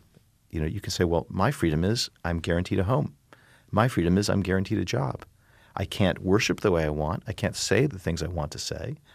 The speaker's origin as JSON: {"language": "English", "country": "Germany", "tie": "born or raised there", "said": "I grew up in East Germany."}